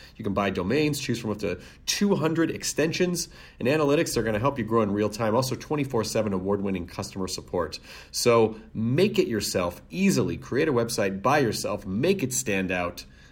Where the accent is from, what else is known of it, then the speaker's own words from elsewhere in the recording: Philadelphia, Pennsylvania, United States; It is like Idiot Abroad, except that I'm the idiot and abroad is my hometown, Philadelphia.